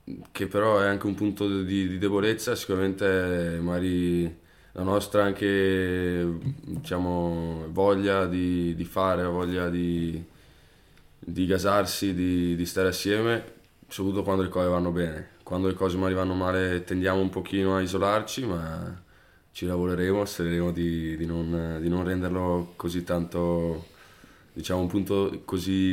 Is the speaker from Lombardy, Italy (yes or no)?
no; Resana, Veneto, Italy; Ho cominciato a giocare nel mio paesino, cioè a Resana, un grandissimo paesino, a 6 anni credo.